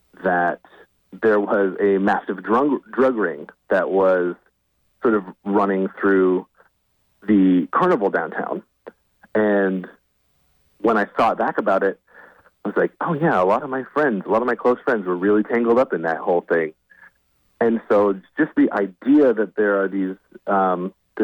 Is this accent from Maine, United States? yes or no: yes; Maine, United States; I think that the small town Maine that I grew up in, there's a very strange atmosphere